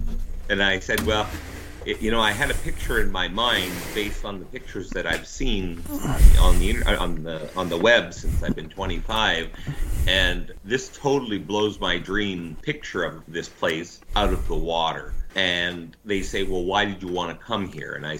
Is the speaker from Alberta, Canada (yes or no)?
no; Ontario, Canada; I was born and raised in the Niagara region in Ontario, and that's where I've spent my life.